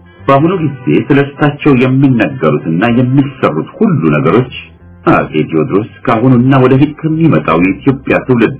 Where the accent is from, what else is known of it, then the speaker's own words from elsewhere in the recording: Achefer, Amhara, Ethiopia; የተወለድኩበት ቦታ በጎጃም ጠቅላይ ግዛት ውስጥ በጣና ባህር ድንበር በሚገኘውና በጎንደር አካባቢ ካለው የበጌ ምድር ግዛት ጋር በሚዋሰነው አቸፈር በሚባለው ቦታ ከመሆኑ በላይ